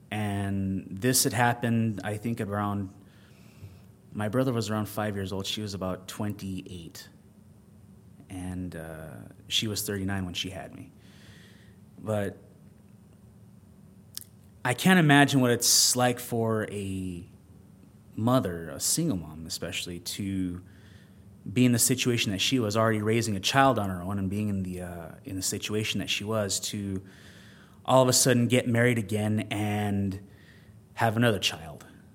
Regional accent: Deming, New Mexico, United States; being born and raised in Deming, New Mexico, which is a town that's about 36 miles away from the Mexican border. Grew up in a good situation, had a good upbringing.

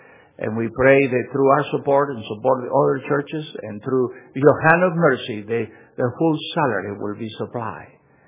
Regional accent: Argentina; We come from Argentina where some of the missionaries, you never notice, they were Americans.

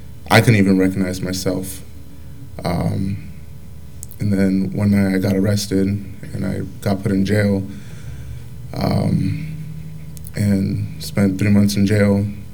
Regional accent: Clovis, California, United States; I'm 21 years old. I'm from Clovis, California.

